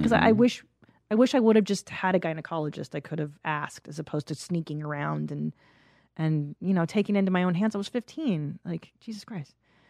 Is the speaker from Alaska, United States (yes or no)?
no; Los Angeles, California, United States; Because because in LA, it was I grew up in the San Fernando Valley.